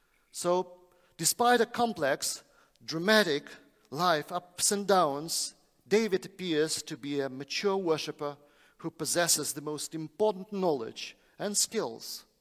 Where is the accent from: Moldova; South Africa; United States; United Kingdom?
Moldova; I can travel because I'm a Moldavian citizen. I have a Moldavian passport. So when the war began, I brought my family to my hometown in Moldova.